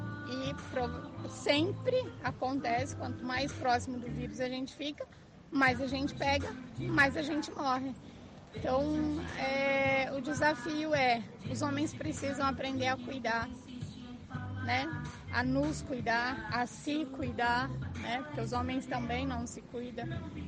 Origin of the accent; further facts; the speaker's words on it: Foz do Iguaçu, Paraná, Brazil; eu sou de Foz mesmo, né? Moro aqui há 40 anos